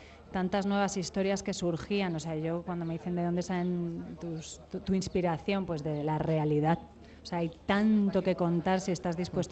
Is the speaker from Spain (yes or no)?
yes; Barcelona, Catalonia, Spain; yo soy de Barcelona